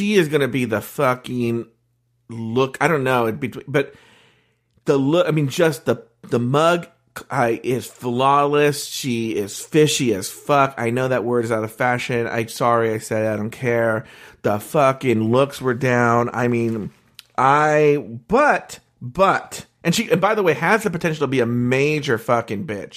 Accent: United States; I'm American.

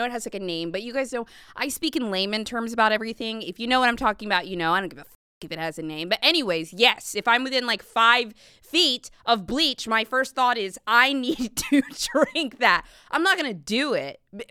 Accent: Virginia, United States; I'm from Virginia.

